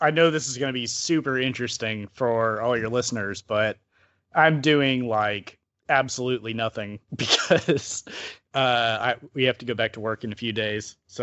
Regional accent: Alabama, United States; also born or lived in Georgia; I grew up in Alabama and Georgia. I love fireworks

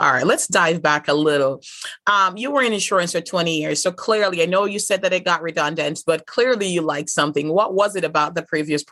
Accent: Jamaica; growing up in Jamaica, growing up with Jamaican parents.

